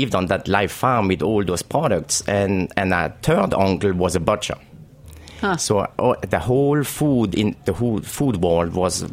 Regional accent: Grand Est, France; English is a second language; I grew up in Alsace, in Alsace region, in a very small town, about 1,500 people in the town, and I grew up on a farm.

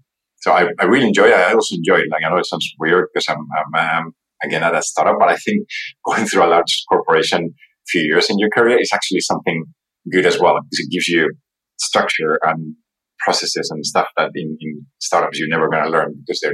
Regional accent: Spain; moved away as an adult; also born or lived in Japan / United States; I'm originally from Spain, and you know, I studied in Japan, and therefore I left Spain before I actually worked ever in Spain, and you know, spent the first, let's say, few years of my career in Japan first, and then in the US on the West Coast.

